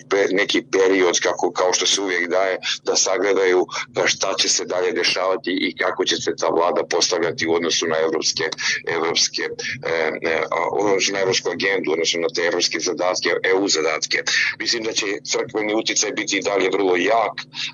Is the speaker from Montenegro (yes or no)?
yes; Montenegro; prije svega na sjeveru Crne Gore, odakle sam ja